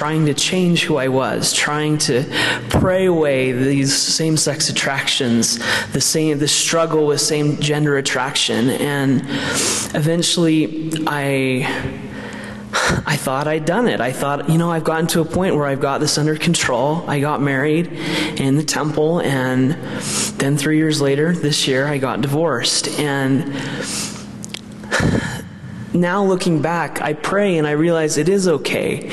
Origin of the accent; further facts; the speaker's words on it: Bakersfield, California, United States; I'm from Bakersfield, California.